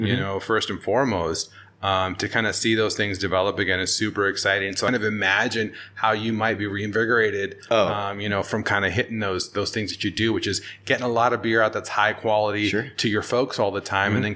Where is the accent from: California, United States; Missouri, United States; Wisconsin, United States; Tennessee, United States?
California, United States; San Diego; coming from, you know, I moved here 6 years ago, but, you know, I grew up, I was born and raised in San Diego.